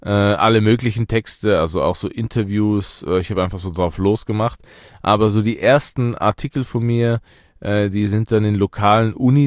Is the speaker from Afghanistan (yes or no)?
yes; Afghanistan; first language Dari; German is a second language; Erste, das ist meine Muttersprache, die ich damals schon eigentlich fließend beherrscht habe. Ich kann auch Pashto, aber meine Muttersprache ist Dari. Und ja, es ist das halt auch Lingua Franca in Afghanistan, sag ich mal.